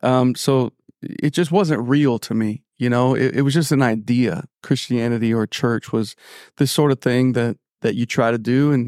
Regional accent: Franklin, North Carolina, United States; Born and raised in North Carolina. It's called Franklin, North Carolina, which is close to Asheville. Most people know Asheville.

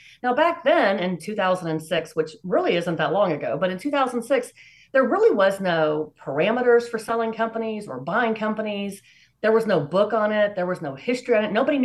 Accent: Texas, United States; now in Plano, United States; I was born and raised in Texas and actually came to Dallas from San Antonio.

